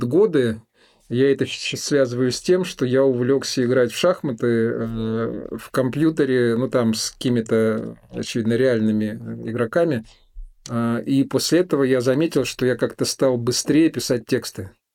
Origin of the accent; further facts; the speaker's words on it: Moscow, Russia; born there; Но я родился в Москве, и я очень люблю приезжать в Москву.